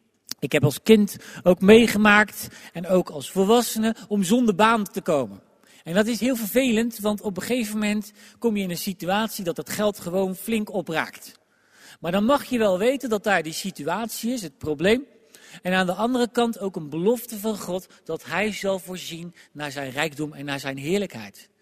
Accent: Netherlands; En wij als Nederlanders begrijpen niet wat hier gebeurt, want in het Hebreeuws gebeurt er iets heel moois.

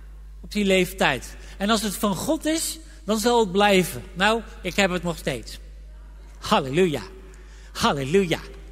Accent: Eindhoven, North Brabant, Netherlands; accent: soft G; want ik ben een Eindhovenaar, een Brabander. Ja, dat wist ook veel niet, hè? Ik ben eigenlijk een Brabander, joh. Met een zachte G. Van oorsprong.

